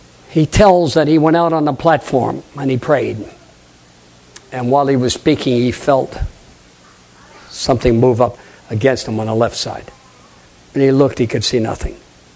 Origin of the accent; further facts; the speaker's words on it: Brattleboro, Vermont, United States; born there; He was preaching at the Brattleboro Church where I was born in Brattleboro, holding evangelism.